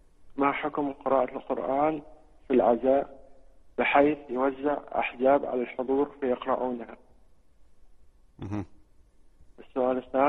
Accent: Algeria; بالنسبة للبرنوس كما يسمى عندنا بالجزائر

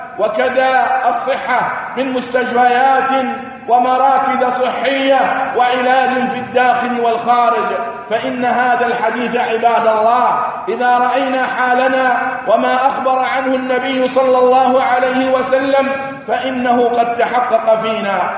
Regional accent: United Arab Emirates; التي ننعم بها نحن أبناء الإمارات ومن يقيم على ظهرها.

